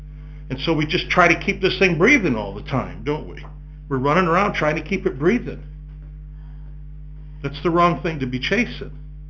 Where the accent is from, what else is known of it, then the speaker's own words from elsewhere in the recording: Ireland; Well, I'm Irish. I don't like that.